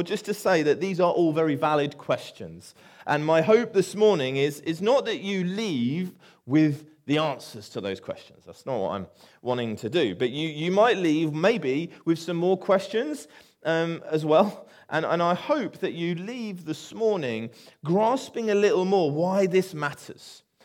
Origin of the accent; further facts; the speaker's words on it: Chertsey, South East England, United Kingdom; moved away as an adult; now in Chichester, United Kingdom; So I grew up in Chertsey, and then I moved. It's nearly 20 years ago that I moved to Chichester to go to university.